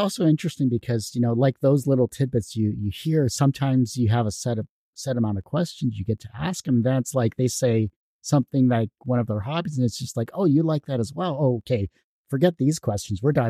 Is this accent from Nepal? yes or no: no; Canada; being Canadian, if I don't like hockey, I have to turn in my citizenship.